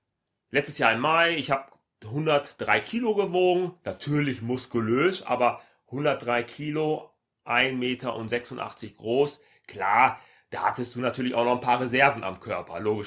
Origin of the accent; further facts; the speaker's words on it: Hamburg, Germany; ich komme aus Hamburg, ich bin Personal Trainer